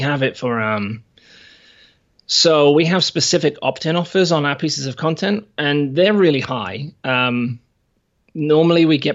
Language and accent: English; England, United Kingdom; now in New Zealand; So I'm an English guy. My accent's pretty messed up nowadays. I live in New Zealand with my partner, Freya.